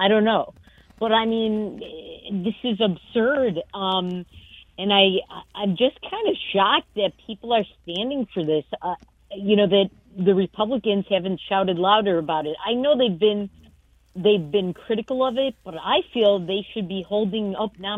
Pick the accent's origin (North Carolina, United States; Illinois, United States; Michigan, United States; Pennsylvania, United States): Michigan, United States; Detroit; And, you know, I'm from Detroit, and we used to produce Dodges here, so I know what a Dodge is.